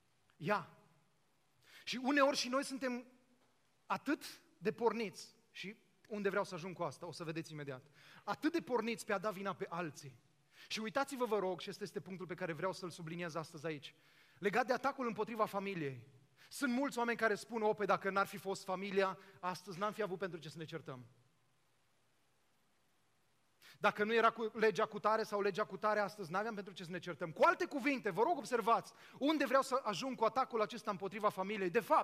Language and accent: Romanian; Romania; o lege ciudată pentru mine ca român.